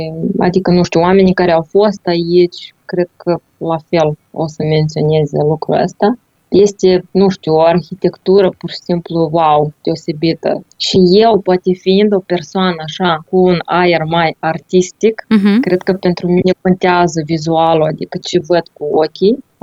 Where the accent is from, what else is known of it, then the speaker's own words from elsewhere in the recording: Chișinău, Moldova; moved away as an adult; now in Prague, Czechia; Sunt originară din Chișinău, am 37 de ani. Chișinăul a fost, da, locul unde am învățat, unde am crescut, dar deja de 6 ani sunt stabilită în Praga